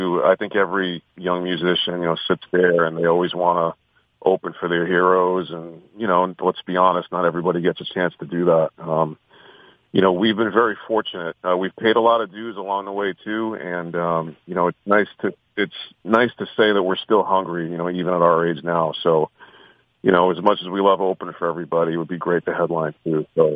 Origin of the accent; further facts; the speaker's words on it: New England, United States; Jersey's done a pretty great job of embracing me. I'm from New England, so I feel like Jersey's become my second home.